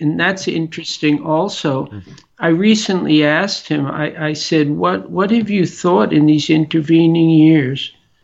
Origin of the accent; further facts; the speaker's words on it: New York City, New York, United States; And I should say I grew up in New York City.